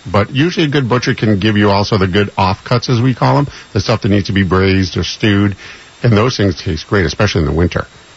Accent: Boston, Massachusetts, United States; moved away as an adult; I grew up in Boston and just decided on a whim, I'm moving to Hawaii.

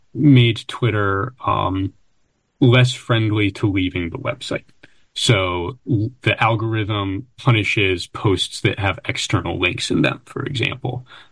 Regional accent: Maryland, United States; So I'm from Maryland

